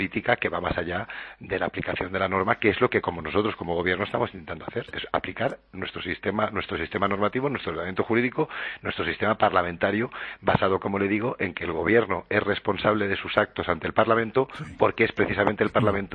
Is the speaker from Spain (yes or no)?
yes; Spain; a mí como español